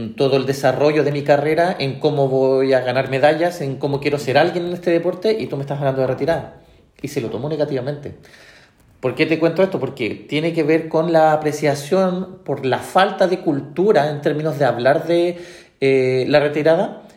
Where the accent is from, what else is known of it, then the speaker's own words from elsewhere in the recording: Chile; Nosotros en Sudamérica, como buen chileno, a veces pensamos y nos miramos y nos nivelamos en términos de Sudamérica.